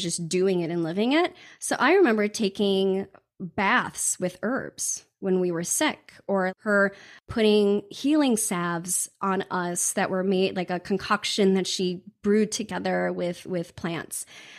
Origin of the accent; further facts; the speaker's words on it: Chicago, Illinois, United States; born there; now in Southern Oregon, United States; I was born in Chicago and then I moved to Southern Oregon